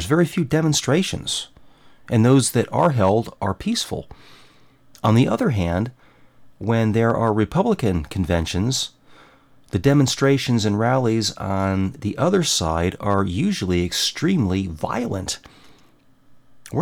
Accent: Charlotte, North Carolina, United States; I'm from Charlotte.

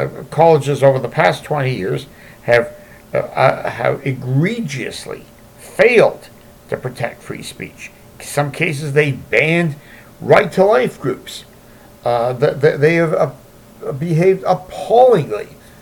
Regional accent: Hamilton, Ontario, Canada; Big things happening in my hometown of Hamilton today.

